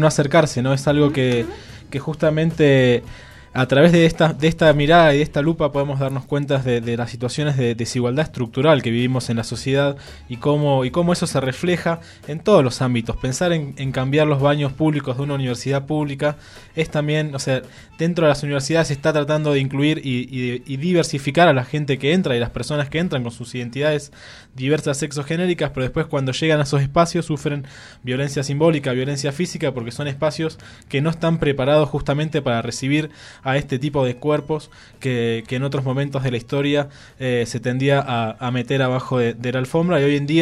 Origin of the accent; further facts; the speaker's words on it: Argentina; now in Ecuador; conectando Argentina, mi tierra, con Ecuador, donde me encuentro hoy en día estudiando